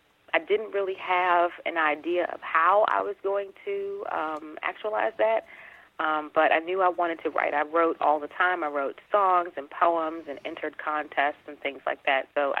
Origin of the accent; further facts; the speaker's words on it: Upper Marlboro, Maryland, United States; growing up in Upper Marlboro, I had no idea, and, you know, growing up with kind of a sheltered parenting